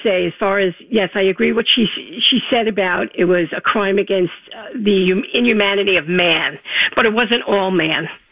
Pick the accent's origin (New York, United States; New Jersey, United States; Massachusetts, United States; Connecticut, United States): New York, United States; Bayside; My husband grew up in Island Park. I grew up in Bayside.